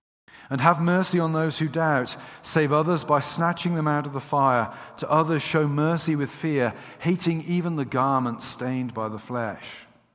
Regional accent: England, United Kingdom; I'm English.

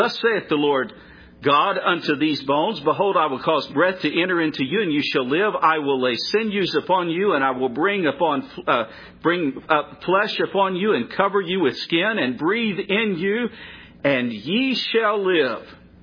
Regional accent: Texas, United States; I grew up in West Texas, and one thing about West Texas that it's famous for is the wind and the sand.

